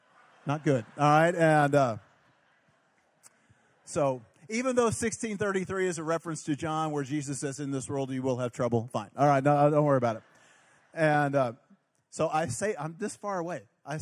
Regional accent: Oklahoma, United States; And as you heard, I'm from Oklahoma.

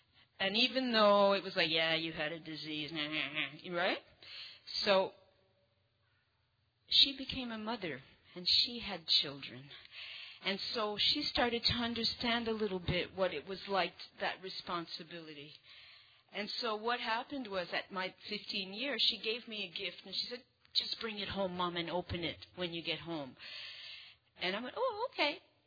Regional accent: Ottawa, Ontario, Canada; I'm an addict from Ottawa, Canada.

